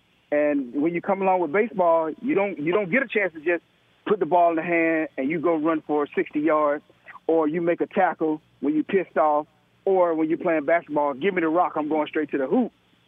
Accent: Georgia, United States; I grew up where I had to play football. I grew up in South Georgia. So where, you know, like it's dog days and you had to play football.

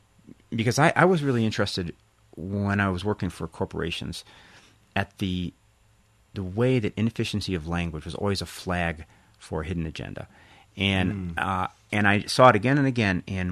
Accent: Chicago, Illinois, United States; Well, the thing that I noticed growing up in Chicago, people in our neighborhood weren't, I would say they weren't traditionally eloquent, but they were very passionate.

